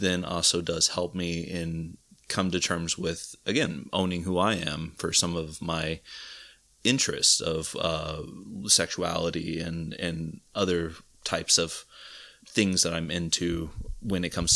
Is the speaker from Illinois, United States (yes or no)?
no; Tucson, Arizona, United States; So growing up in Tucson, one of the big issues that I had out there was, even though, yes, it is a very democratic town, it also is still very conservative.